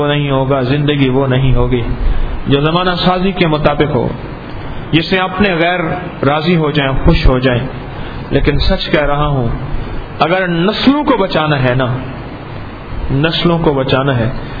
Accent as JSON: {"language": "Urdu", "town": "Uch", "region": "Punjab", "country": "Pakistan", "said": "کیونکہ میں خود اچ کا ہوں"}